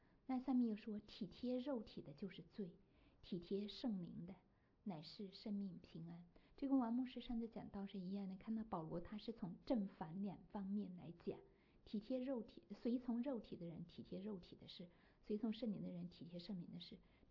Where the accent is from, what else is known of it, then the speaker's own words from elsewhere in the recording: China; 因为我们从中国来的人，你都知道我们这个年龄我们只能生一个孩子